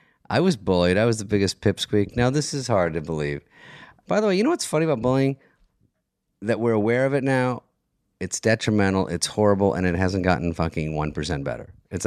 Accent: Arizona, United States; Arizona. AZ.

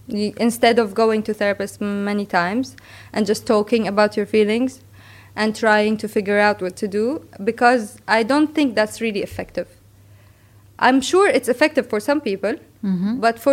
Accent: Dubai, United Arab Emirates; And I grew up here in Dubai.

